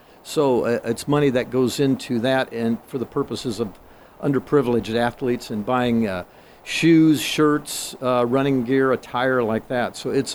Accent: Sioux City, Iowa, United States; Grew up in Sioux City. Went to school here. All of my schooling and education was here in Sioux City. Grew up on the near north side

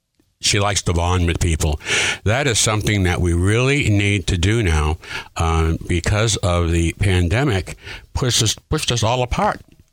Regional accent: Boston, Massachusetts, United States; moved away; You know, when I moved here, they told me there was a beach. I came from the Boston area, and I said, beach?

